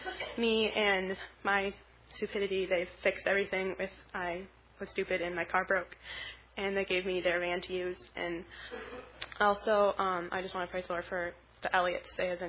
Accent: Rockford, Illinois, United States; I'm a freshman from Rockford, Illinois

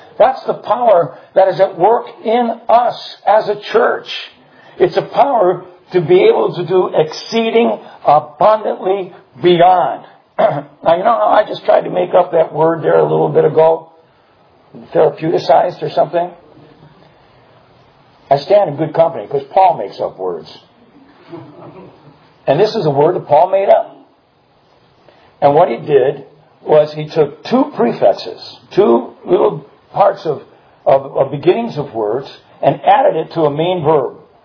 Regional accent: New Jersey, United States; I'm from Jersey. We get hurricanes on occasion.

